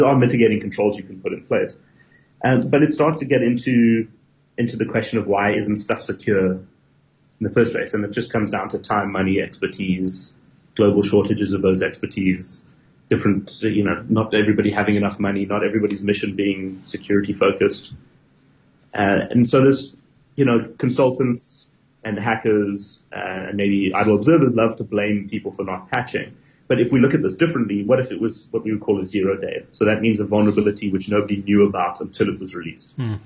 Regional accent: South Africa; as a South African citizen, I want the South African law enforcement or intelligence agencies to be able to do their mission.

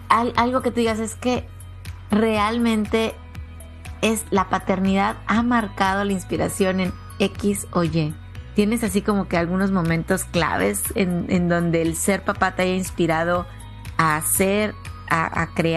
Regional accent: Mexico; hay una frase en México, yo soy originaria de México, que la usamos un montón

